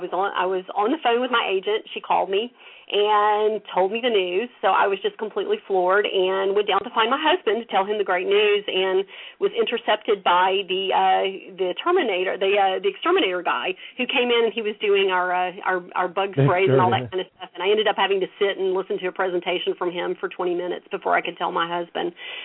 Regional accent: Tennessee, United States; now in Atlanta, United States; I've lived in Atlanta, Georgia for probably close to 20 years, but I still have family, and I grew up in East Tennessee

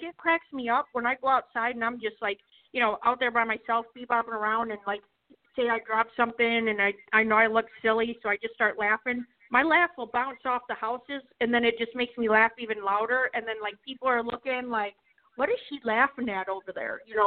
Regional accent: Michigan, United States; And then they're like, "Are you from Minnesota? You have like, where are you from?" I'm like, "I'm from Michigan."

